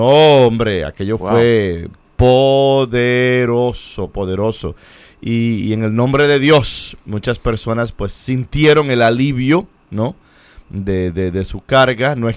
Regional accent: Brooklyn, New York, United States; born there; yo nací en Brooklyn. Uh-huh. Yo nací en el Hospital de Santa María, en el condado, en el área de Brooklyn, y me bauticé en Nuestra Señora de la Merced, en Brooklyn.

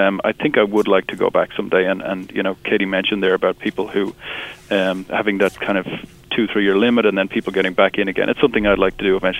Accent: Ireland; accent: Irish; Yes, I'm originally from Ireland, but there's plenty of my compatriots in this town.

